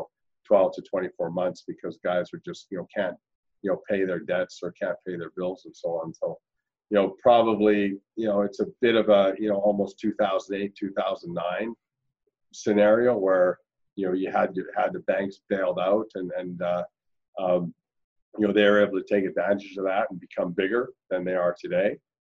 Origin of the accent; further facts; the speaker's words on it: Vancouver, British Columbia, Canada; I'm from Vancouver. I'm in Vancouver.